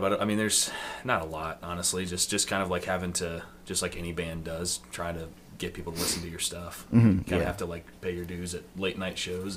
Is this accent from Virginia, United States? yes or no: yes; Salem, Virginia, United States; So I grew up in Salem, Virginia, so like Southwest.